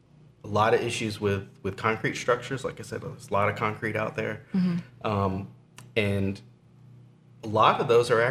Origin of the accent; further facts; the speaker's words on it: Florida, United States; I grew up in Florida. There's a lot of weird stuff that happens in Florida.